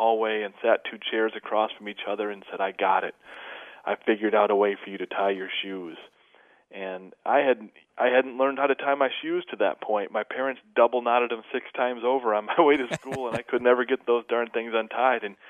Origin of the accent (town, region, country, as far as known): Flint, Michigan, United States; born or raised there